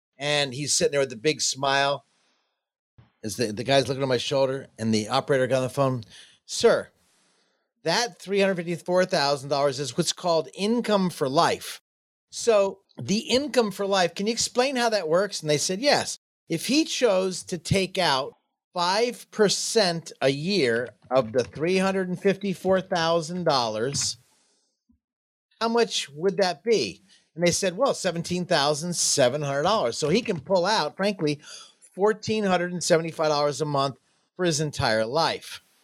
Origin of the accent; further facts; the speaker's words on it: Jacksonville, Florida, United States; I'm from Jacksonville, Florida. I've kind of got rid of my accent